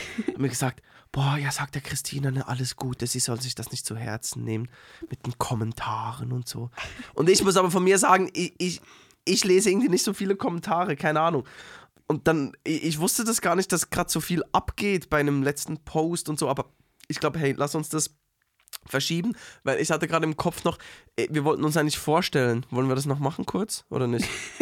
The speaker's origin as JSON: {"language": "German", "town": "Uetendorf", "region": "Bern", "country": "Switzerland", "tie": "born or raised there", "said": "Uetendorf."}